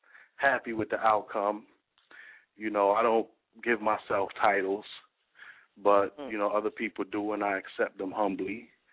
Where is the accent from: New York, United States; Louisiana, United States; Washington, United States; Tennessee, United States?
New York, United States; Brooklyn; Well, I was always a serious thinker, you know, and I'm from Brooklyn, New York, so.